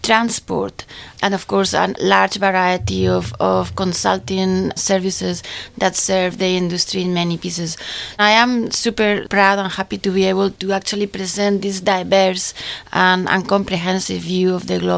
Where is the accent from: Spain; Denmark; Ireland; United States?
Spain; I am originally from Spain, and I always wanted to be an engineer, and I always wanted to work in energy. So I went to school in Spain